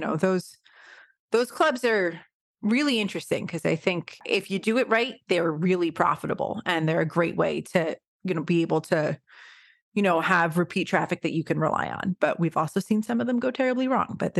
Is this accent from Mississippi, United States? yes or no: no; New Jersey, United States; like I grew up in New Jersey and they were always kind of a name that, you know, would be top of mind when you were thinking of craft beers in the area